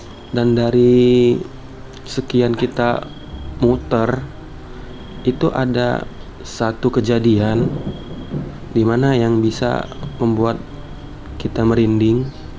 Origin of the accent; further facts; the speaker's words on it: Palembang, South Sumatra, Indonesia; Saya dari Palembang. Saya asli orang Palembang.